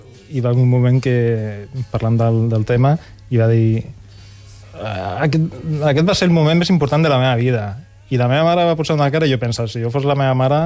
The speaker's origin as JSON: {"language": "Catalan", "town": "L'Hospitalet de Llobregat", "region": "Catalonia", "country": "Spain", "said": "que està al barri de Santa Eulàlia, a l'Hospitalet, allà envoltat d'edificis"}